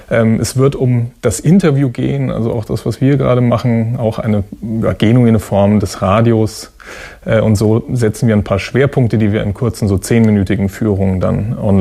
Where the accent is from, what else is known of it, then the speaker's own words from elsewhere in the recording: Bavaria, Germany; ich komme eigentlich aus Bayern